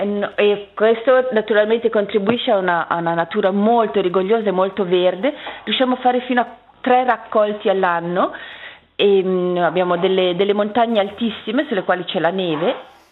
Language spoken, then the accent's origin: Italian; Ticino, Switzerland; moved away as an adult; now in Uganda; sono in Uganda da 17 anni, sono nata e cresciuta in Ticino e sono andata direttamente dalla Svizzera all'Uganda, dove sono rimasta, quindi non mi sono spostata.